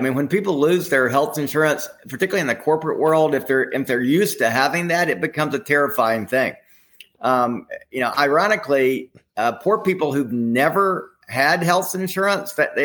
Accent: Atlanta, Georgia, United States; But, you know, growing up in Atlanta, I was always interested in issues of faith

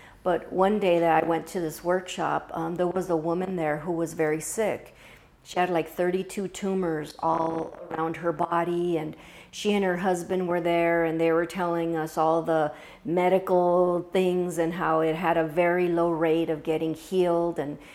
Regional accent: Los Angeles, California, United States; now in Santa Barbara, United States; born and raised in Los Angeles, moved up to the Santa Barbara area about 4.5 years ago

